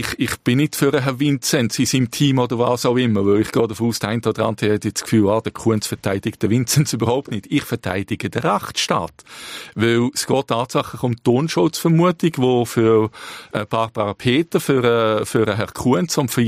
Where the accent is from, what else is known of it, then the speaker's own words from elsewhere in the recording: Switzerland; Weil bei uns in der Schweiz, und das ist anders als zum Teil im Ausland, haben wir beim Bezirksgericht Zürich 3 Profi-Juristen, die das anschauen.